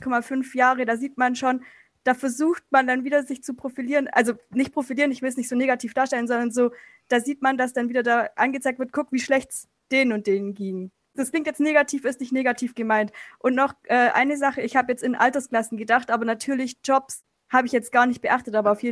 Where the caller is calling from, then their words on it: Stuttgart, Baden-Württemberg, Germany; Ich komme aus Stuttgart.